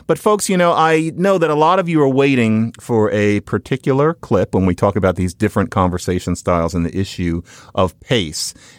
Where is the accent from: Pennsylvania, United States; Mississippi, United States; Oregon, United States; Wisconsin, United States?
Pennsylvania, United States; Philadelphia; also born or lived in California; now in New York, United States; I'm an urban Northeasterner by birth. I grew up in Philadelphia, then spent some time in New York. Then I spent 14 years in California, and I've been back in New York now for 15 years.